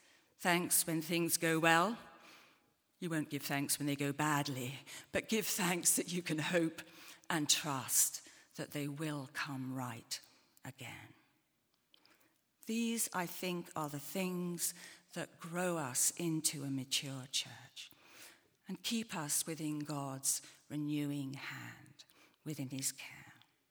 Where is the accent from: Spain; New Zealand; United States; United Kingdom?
United Kingdom; Or because we're British, what are you quite good at?